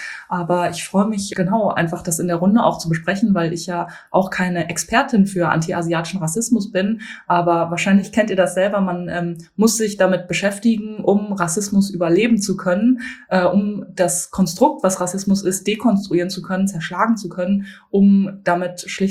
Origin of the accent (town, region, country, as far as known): Bielefeld, North Rhine-Westphalia, Germany; born or raised there